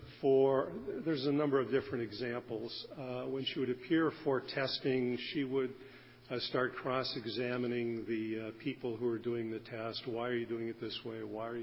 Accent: Rice Lake, Wisconsin, United States; I'm retained counsel for OLR, and I'm from Rice Lake.

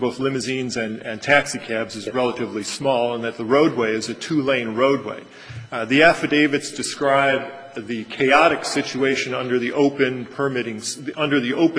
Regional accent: Chicago, Illinois, United States; I grew up in Chicago, and the metal in Chicago is worth.

